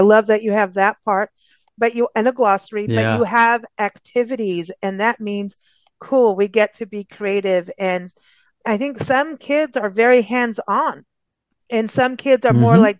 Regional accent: South Africa; also born or lived in Kenya; I was raised in South Africa and Kenya

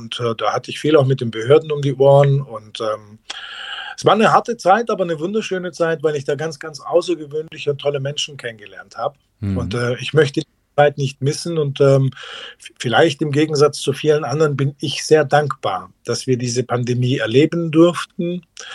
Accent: Wetzgau, Baden-Württemberg, Germany; Ich bin in Mutlangen geboren und aufgewachsen in Wetzgau. Ich habe lange Zeit diese Region als meine absolute Heimat empfunden.

